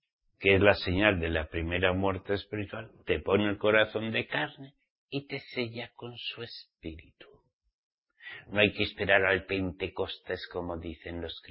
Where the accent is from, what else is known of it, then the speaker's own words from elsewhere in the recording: Basque Country, Spain; charrucas, como se dice en mi tierra, charruca, charruca, perro en vasco.